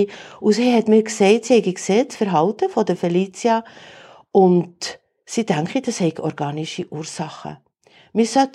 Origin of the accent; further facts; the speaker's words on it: Switzerland; born there; ich bin Italienerin ursprünglich, bin in der Schweiz geboren.